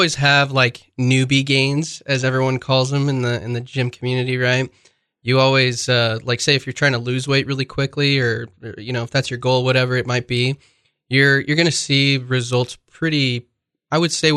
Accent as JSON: {"language": "English", "town": "Rexburg", "region": "Idaho", "country": "United States", "said": "I'm 24 years old. I'm from Rexburg, Idaho, and I like to lift weights."}